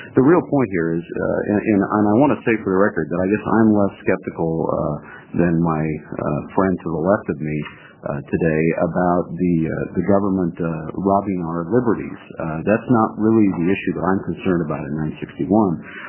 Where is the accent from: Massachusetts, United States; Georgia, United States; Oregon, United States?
Oregon, United States; Bend; even in lowly places like Bend, my hometown